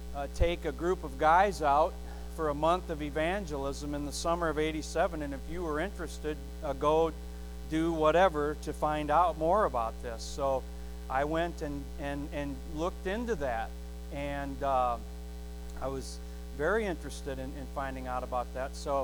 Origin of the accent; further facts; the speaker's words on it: Lanark, Illinois, United States; And I do remember that Brother Larry, he's from Freeport, Illinois, and I'm from Lanark, Illinois, and they're less than 20 miles apart. And so our roots go back to the same place.